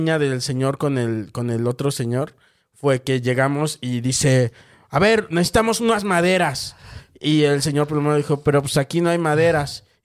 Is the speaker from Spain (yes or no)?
no; Mexico; Yo soy mexicano. O sea, porque estás en el extranjero, te valentonas con el chile.